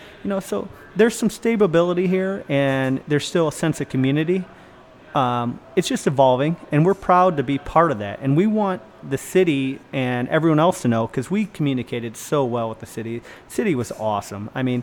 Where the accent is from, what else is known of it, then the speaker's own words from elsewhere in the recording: Grafton, Ohio, United States; Listen, if you're from Lorain County, I grew up in Grafton